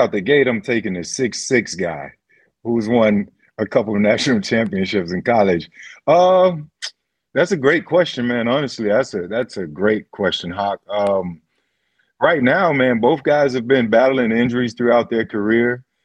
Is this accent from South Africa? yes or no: no; Belgrade, Serbia; Yeah, what are you talking about my hometown, bro? I got big pride in my hometown.